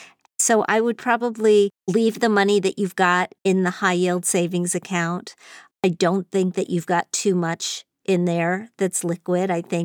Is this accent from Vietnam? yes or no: no; Midwest, United States; I grew up in the Midwest myself.